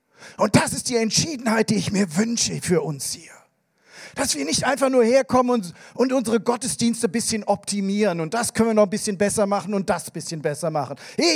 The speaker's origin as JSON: {"language": "German", "town": "Koblenz", "region": "Rhineland-Palatinate", "country": "Germany", "tie": "born or raised there", "also_born_or_lived": "Krefeld", "said": "Geboren in diesem Land. Geboren in Krefeld übrigens. Aber aufgewachsen in Koblenz."}